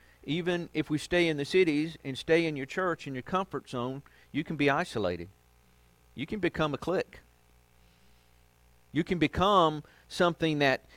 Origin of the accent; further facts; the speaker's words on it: Georgia, United States; born there; I was born local here in Georgia and isolated from a lot of stuff.